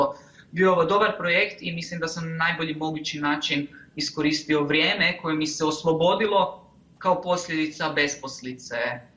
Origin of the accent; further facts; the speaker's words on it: Croatia; born there; zato što ja sam rođen tamo, ja sam rođen u Hrvatskoj